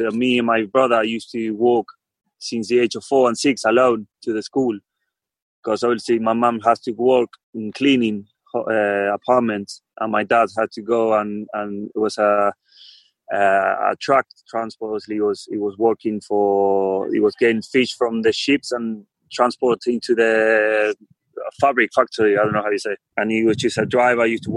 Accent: Mar del Plata, Buenos Aires Province, Argentina; English is a second language; I'm from Mar del Plata. It's a lovely seaside city.

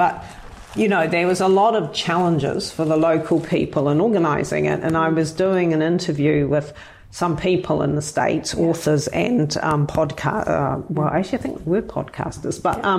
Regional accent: New Zealand; born there; also born or lived in Singapore; So I was born in New Zealand, but at that time we were living in Singapore. We lived there for just over 3 years, I think.

